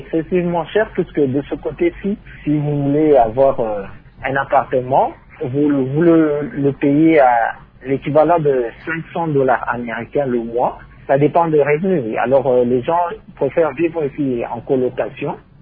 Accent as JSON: {"language": "French", "town": "Lubumbashi", "region": "Haut-Katanga", "country": "DR Congo", "tie": "born there", "said": "elle est d'ailleurs même plus grande que ma ville natale de Lubumbashi."}